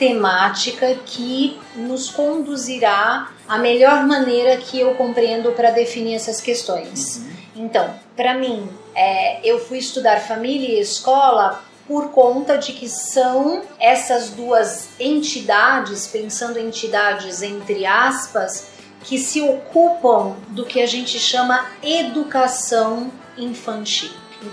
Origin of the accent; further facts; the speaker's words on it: Americana, São Paulo, Brazil; born there; eu fui trabalhar numa região de muita periferia, de periferia da cidade de Americana, a cidade onde eu nasci